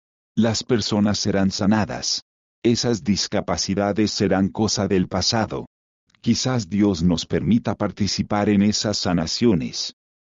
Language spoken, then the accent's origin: Spanish; United States; No me ha tocado el hambre. Crecí en Estados Unidos